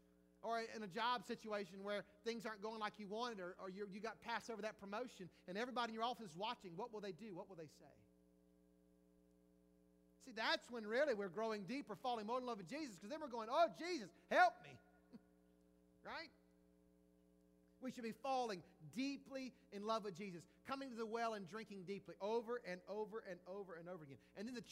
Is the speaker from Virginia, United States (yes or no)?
no; Jackson, Mississippi, United States; moved away; also born or lived in Baton Rouge; When I moved to Baton Rouge, Louisiana in 1997. I grew up in Jackson, Mississippi. I grew up an Ole Miss fan my entire life.